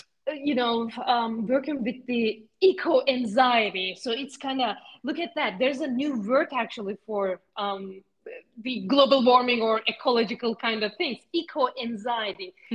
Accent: Istanbul, Turkey; English is a second language; it's a really nice city and I'm from Istanbul. I grew up there.

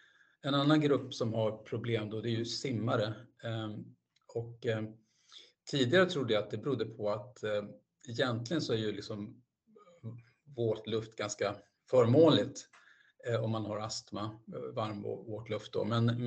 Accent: Falun, Dalarna County, Sweden; När jag växte upp, till exempel i Falun, så var det jättemycket svavel.

